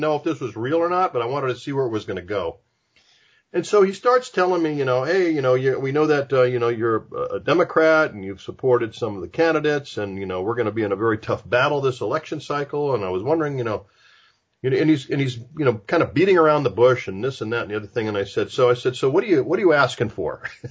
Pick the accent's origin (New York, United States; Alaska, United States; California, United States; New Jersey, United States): California, United States; Los Angeles; I'm from Los Angeles.